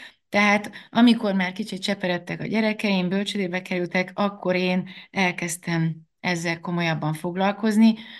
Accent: Kecskemét, Bács-Kiskun, Hungary; now in Budapest, Hungary; Én Kecskeméten nőttem föl, aztán Budapestre kerültem

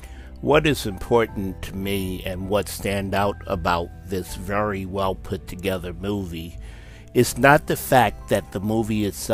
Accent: Philadelphia, Pennsylvania, United States; I grew up in the Story Mansion section of Philadelphia, which is a section where this movie is actually taking place

